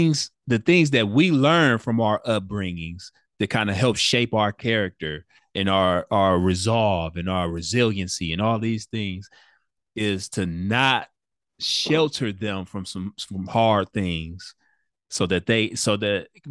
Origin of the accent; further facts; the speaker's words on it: Detroit, Michigan, United States; Like, I grew up in Detroit, Michigan, you know, west side of Detroit.